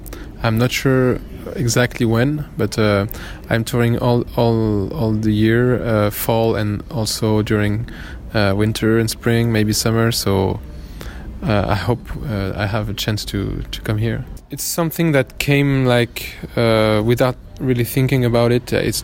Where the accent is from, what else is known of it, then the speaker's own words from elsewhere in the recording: Paris, Île-de-France, France; I come from Paris, France.